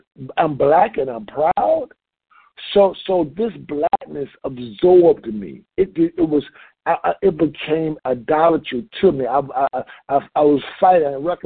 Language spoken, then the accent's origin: English; Atlanta, Georgia, United States; born there; I was born in Atlanta, Georgia. I mean, I just really thought that white people were the enemy.